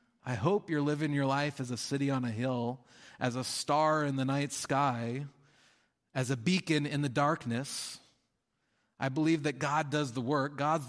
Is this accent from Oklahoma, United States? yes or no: no; Utah, United States; I grew up in Utah